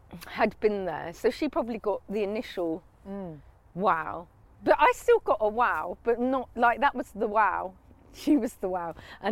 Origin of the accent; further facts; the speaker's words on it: Ealing, London, United Kingdom; born there; I mean, I was born in 75, obviously. But, and I was born in Ealing, so it's not like I'm born, you know, in a sort of ghetto-y area.